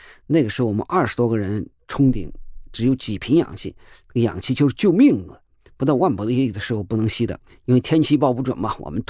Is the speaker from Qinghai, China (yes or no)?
yes; Qinghai, China; moved away as an adult; also born or lived in Chongqing; now in Beijing, China; 我父母是湖北人，可是我在重庆生的。 … 的渝嘛，就是重庆，简称渝。我6岁的时候随我父母支边到青海，后来我基本上在青海长大，我到26岁在青海待了20年将近。74年被入选到国家队，然后来到北京，一直就是到现在，就是我基本上生活在北京吧。